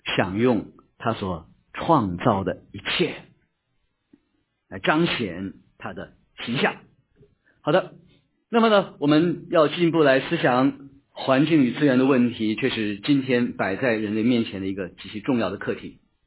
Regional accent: northern China, China; 我小时候在北方长大

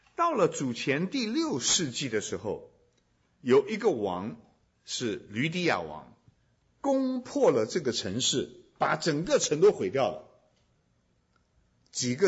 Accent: China

